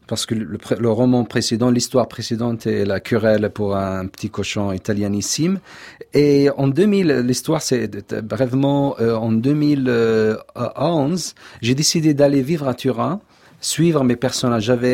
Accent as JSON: {"language": "French", "town": "Algiers", "region": "Algiers Province", "country": "Algeria", "tie": "born or raised there", "also_born_or_lived": "Italy", "first_language": "Arabic", "second_language": "French", "moved": "as an adult", "lives_now": "United States", "said": "l'intimité, mais je suis grandi à Alger, donc..."}